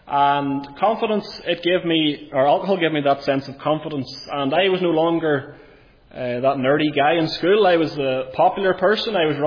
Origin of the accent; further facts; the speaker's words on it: Lurgan, Northern Ireland, United Kingdom; And you maybe can detect from the accent that I'm from County Armagh. Spent most of my life living up in Craigavon and the town of Lurgan. And perhaps you'll have known from the invitations that I wasn't brought up in a Christian home, but I actually was raised as a Roman Catholic.